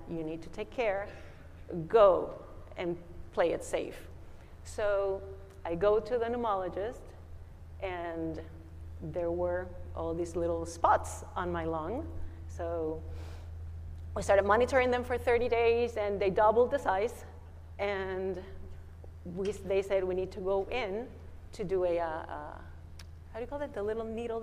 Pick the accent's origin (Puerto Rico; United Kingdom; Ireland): Puerto Rico; Youngest of three, born and raised in Puerto Rico, mother of four, old kids already, grandma of one